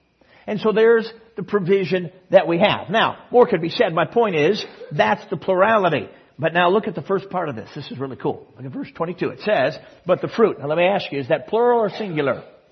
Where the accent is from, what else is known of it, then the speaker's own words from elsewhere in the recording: Chicago, Illinois, United States; Now, I grew up in Chicago. Several years in the inner city. And then out in the suburbs.